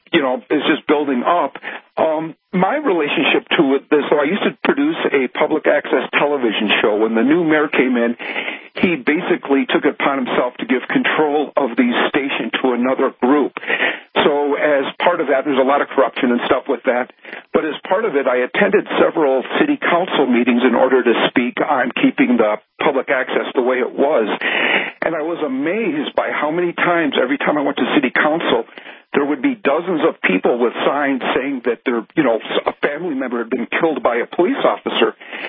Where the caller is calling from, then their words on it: Albuquerque, New Mexico, United States; Yeah, I'm calling from Albuquerque.